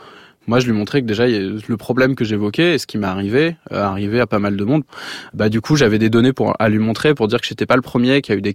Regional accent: France

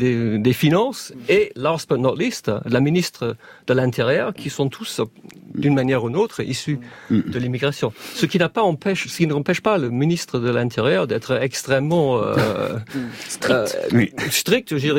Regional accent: England, United Kingdom; French is a second language; moi j'ai grandi en Angleterre dans les années 60-70

